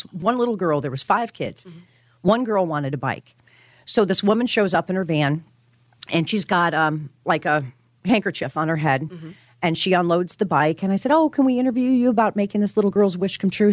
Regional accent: Colorado, United States; I'm from Colorado. I grew up there. I've got a lot of friends that still live out there and family.

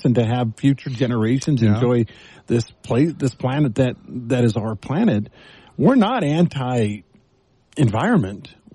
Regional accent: Texas, United States; When I grew up down in Texas, we lived near one of the early DuPont plastic plants.

